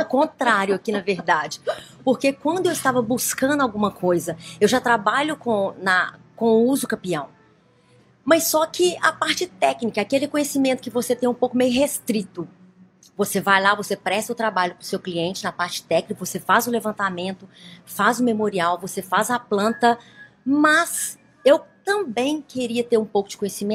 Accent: Sete Lagoas, Minas Gerais, Brazil; eu sou de Minas, Minas Sete Lagoas.

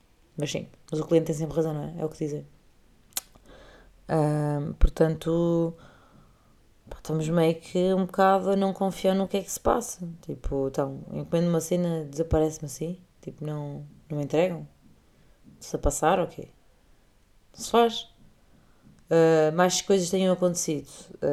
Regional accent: Portugal; sou portuguesa e não sei hablar espanhol. Aliás, sei portunhol, hablar espanhol não sei.

